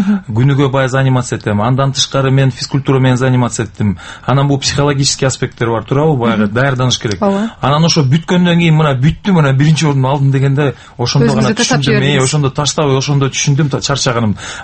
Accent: Kyzyl-Suu, Issyk-Kul Region, Kyrgyzstan; мен эми айылда өскөнүм менен орусча айылда өстүм, Покровка деген, азыр Кызыл суу дейт.

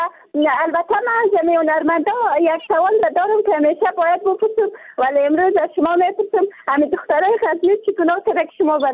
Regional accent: Afghanistan; ما از افغانستان هستیم.

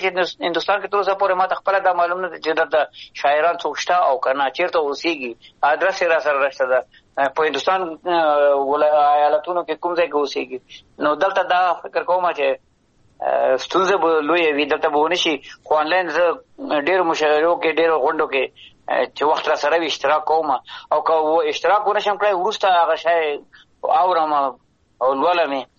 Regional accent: Afghanistan

